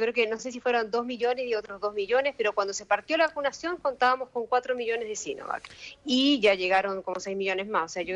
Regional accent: Argentina; moved away as an adult; now in Chile; Yo soy argentina, pero soy residente en Chile hace 26 años.

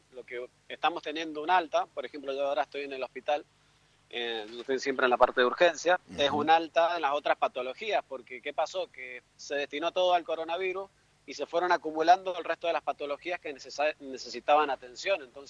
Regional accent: Mendoza, Argentina; moved away as an adult; now in Granada, Spain; Yo soy de Mendoza, sí, sí.

